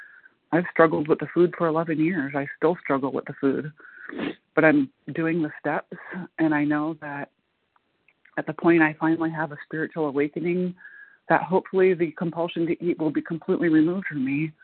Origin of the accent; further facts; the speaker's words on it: Muncie, Indiana, United States; I'm from Muncie, Indiana